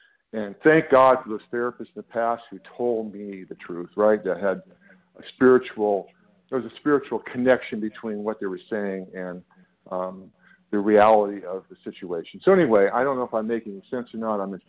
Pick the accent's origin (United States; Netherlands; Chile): United States; California; I'm from California.